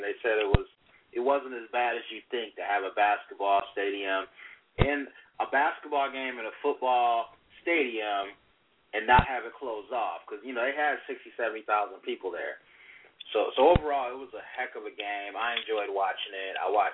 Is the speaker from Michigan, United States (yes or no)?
yes; Michigan, United States; And yes, I'm from Michigan. I went away from home, but they pulled me back in.